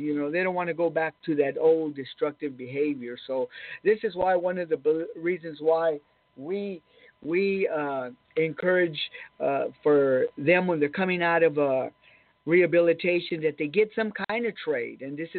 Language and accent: English; Los Angeles, California, United States; he knew I was from East L.A., and he seen that I had a real hard life coming up